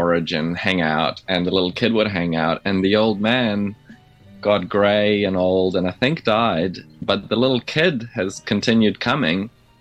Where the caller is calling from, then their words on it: Lyttelton, Canterbury, New Zealand; I am joining indeed from New Zealand. I'm joining you from Lyttelton.